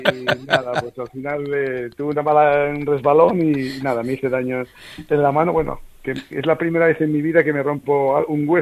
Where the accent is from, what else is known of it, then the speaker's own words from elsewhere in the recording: Haro, La Rioja, Spain; que en Haro, en mi pueblo, pues la gente estuviera enganchada de esa manera a unos partidos